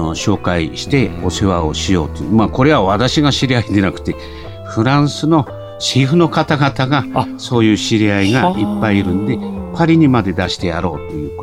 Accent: Fukushima, Japan; 私らも福島県人としては非常に誇りだと思いますんでね

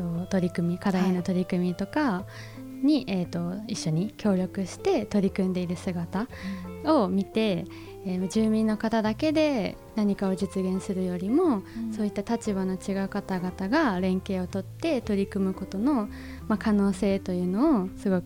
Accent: Hachioji, Tokyo, Japan; 東京都の八王子市です。

